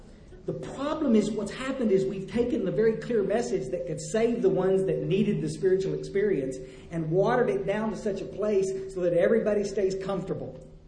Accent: Texas, United States; I got sober finally up in North Texas, but I floundered around with this thing for a long time. I grew up in the hill country.

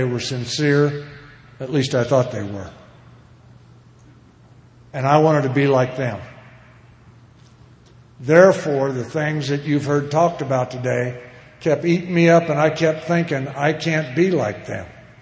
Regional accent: Illinois, United States; born there

